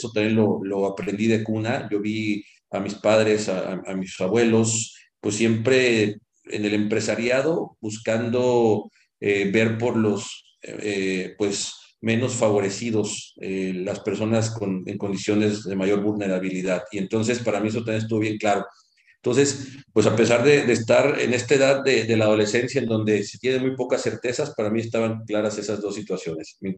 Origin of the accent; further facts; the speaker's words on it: Chiapas, Mexico; yo vengo de una familia empresaria chiapaneca de mucho esfuerzo. Mis abuelos inician de cero y logran pues desarrollarse el empresariado de manera importante en el estado de Chiapas.